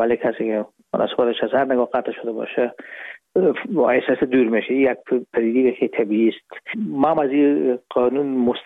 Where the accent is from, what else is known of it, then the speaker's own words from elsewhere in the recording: Herat, Afghanistan; moved away as an adult; now in Hamburg, Germany; رفتیم از کابل به هرات و پیش که فاکولته رو پایان برسانیم یا دیپلم بگیریم از هرات از طریق زمینی داخل مرز ایران شدیم، از مرز ایران گذشتیم و داخل پاکستان و از پاکستان قاچاقی آمدیم به آلمان. یعنی میشد سال 1369 که ما به هامبورگ رسیدیم که باشه 1990.